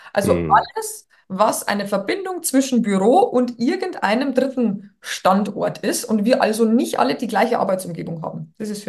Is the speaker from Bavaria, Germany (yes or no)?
yes; Bavaria, Germany; now in Berlin, Germany; Wie du auch hören kannst, ne, ich komme aus Bayern und nicht aus Berlin, wo aber meine Firma sitzt und wo ich die letzten 12 Jahre gelebt habe.